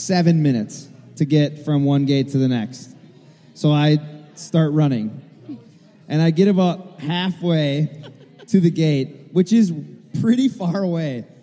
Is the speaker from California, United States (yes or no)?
no; Minnesota, United States; Because we're from Minnesota, that's all we've got.